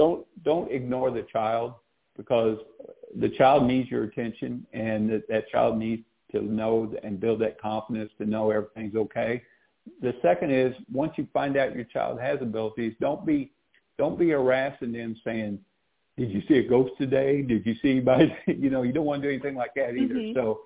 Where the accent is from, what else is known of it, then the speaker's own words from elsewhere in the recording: Midwest, United States; And then I was raised in the Midwest, so, you know, these kind of things you just didn't talk about.